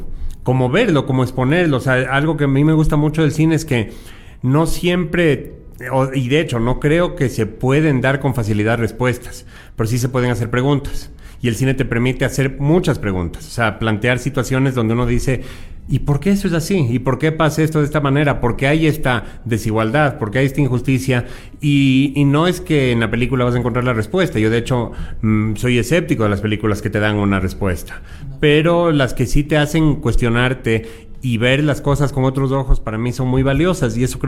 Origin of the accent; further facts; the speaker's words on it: Quito, Pichincha, Ecuador; born there; yo nací en Quito, mi papá cuencano, toda la familia de mi papá